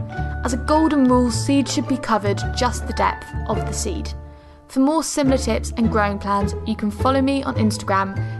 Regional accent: London, United Kingdom; from London in England

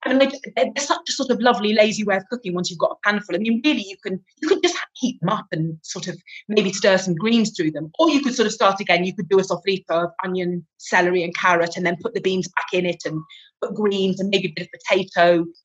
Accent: England, United Kingdom; Well, I mean, I'm English

